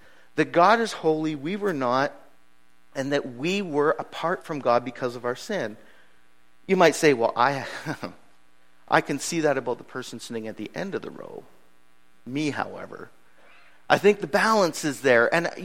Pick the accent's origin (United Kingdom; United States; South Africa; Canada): Canada; I just became used to the fact that I'm Canadian